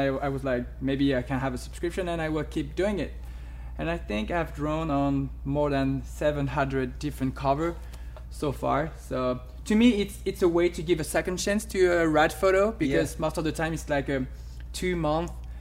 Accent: Cannes, Provence-Alpes-Côte d'Azur, France; accent: French; English is a second language; So I'm French, as you can hear with my accent. I'm from Cannes, which is the east south of France.

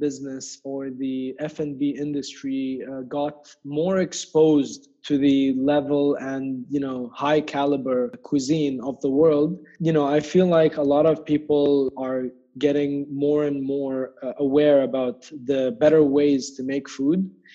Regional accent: Abu Dhabi, United Arab Emirates; I'm from Abu Dhabi, 29 years old, and I'm a chef.

